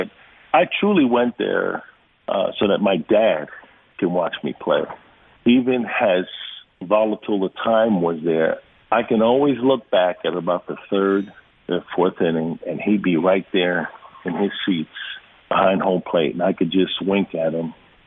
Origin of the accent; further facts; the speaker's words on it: Bronx, New York, United States; there's nothing bad I have to say about growing up in the South Bronx.